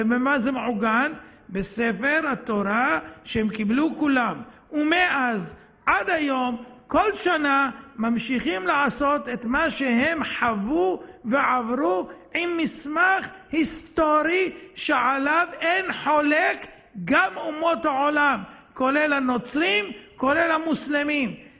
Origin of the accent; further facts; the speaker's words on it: Netivot, Southern District, Israel; born there; אם אני נולדתי בנתיבות?